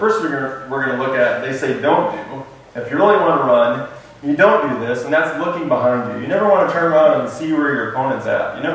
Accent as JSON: {"language": "English", "region": "Illinois", "country": "United States", "tie": "born or raised there", "said": "Well, I grew up in Illinois where it's perfectly flat."}